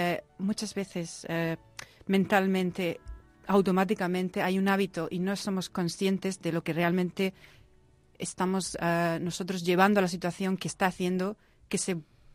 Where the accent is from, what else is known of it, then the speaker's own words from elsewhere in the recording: Murcia, Region of Murcia, Spain; born there; moved away; also born or lived in England; Sí, sí, nací en Murcia, aunque los últimos 10 años de mi vida he estado en Inglaterra.